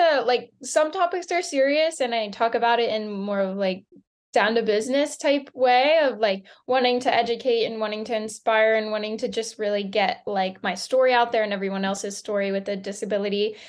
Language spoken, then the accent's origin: English; Lancaster, Pennsylvania, United States; I grew up in a small town in Lancaster, Pennsylvania. Like nowhere near the ocean